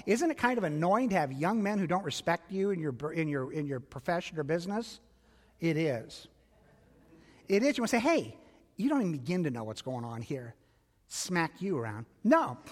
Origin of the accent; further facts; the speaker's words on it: Chicago, Illinois, United States; her friend was married to one of my best friends from we grew up together in Chicago